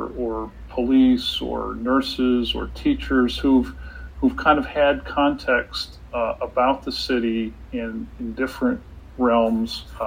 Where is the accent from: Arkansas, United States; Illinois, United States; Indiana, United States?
Indiana, United States; I grew up in Indiana. It would be hard for me to move back to Indiana, having experienced the Pacific Northwest wonderland.